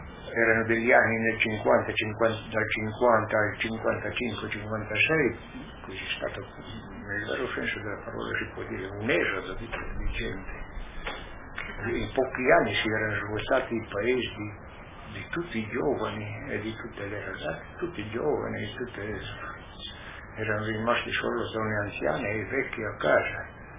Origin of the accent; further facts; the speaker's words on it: Topolò, Friuli-Venezia Giulia, Italy; nel paese dove sono nato io, a Topolò, quando ero bambino, ragazzino, erano 350 persone